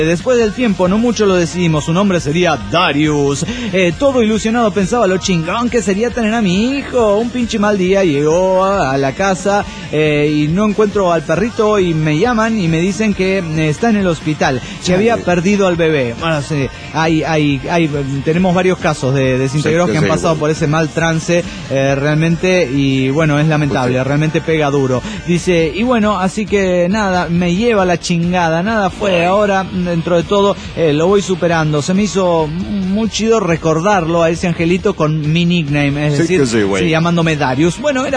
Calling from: Quito, Pichincha, Ecuador; de Quito, Ecuador.

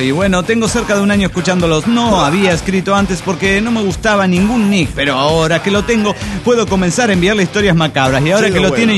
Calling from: Chetumal, Quintana Roo, Mexico; de Chetumal, Quintana Roo.

